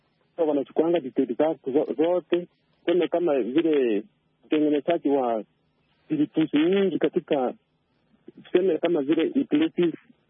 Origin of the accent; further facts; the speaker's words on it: Kenya; Natoka huko Kenya. Tanzania, natoka huko Kenya.